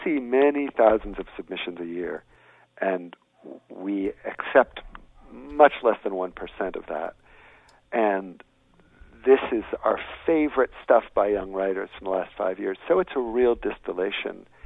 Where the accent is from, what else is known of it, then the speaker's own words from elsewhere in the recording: Washington, District of Columbia, United States; I'm from Washington, D.C., so I remember it too.